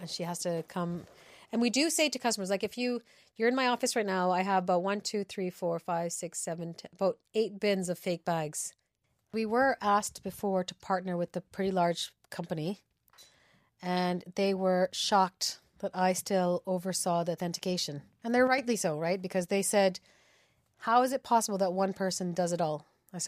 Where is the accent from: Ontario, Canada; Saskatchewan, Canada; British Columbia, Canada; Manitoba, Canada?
British Columbia, Canada; Vancouver; now in Dublin, Ireland; I'm originally from Vancouver, BC, Canada.